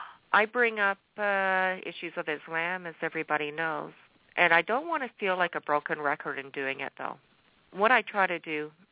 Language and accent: English; Canada; everybody knows I hail from Canada.